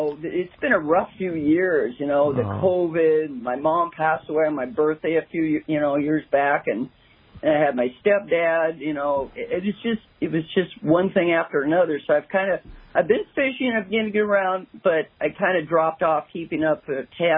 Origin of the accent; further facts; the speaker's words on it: California, United States; I love salmon fishing. I'm from Northern California. The salmon, it's great.